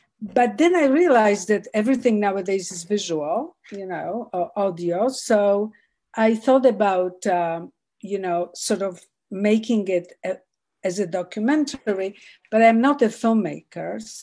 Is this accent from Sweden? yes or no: no; Poland; now in Canada; Canada, since this is where I immigrated from Poland.